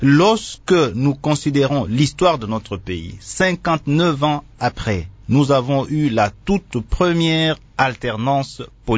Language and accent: French; Kalemie, Tanganyika, DR Congo; il est dans ma ville natale de Calémy.